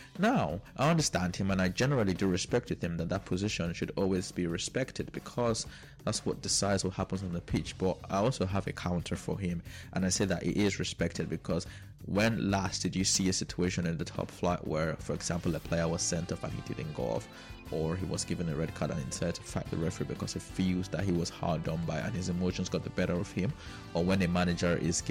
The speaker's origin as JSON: {"language": "English", "country": "Nigeria", "said": "I am Nigerian"}